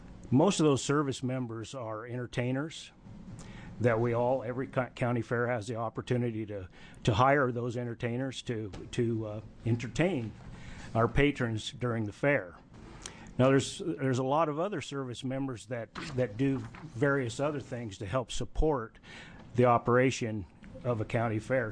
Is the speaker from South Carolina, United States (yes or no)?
no; Oregon, United States; Where I come from in Eastern Oregon, people ask me, where are you from? And I say, well, I'm from the part of Oregon that has no earthquakes, tornadoes, or hurricanes.